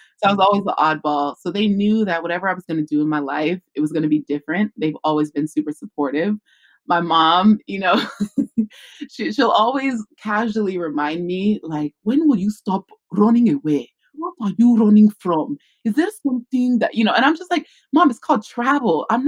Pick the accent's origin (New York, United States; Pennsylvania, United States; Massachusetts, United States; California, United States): California, United States; born there; the rest of us five kids were born in California.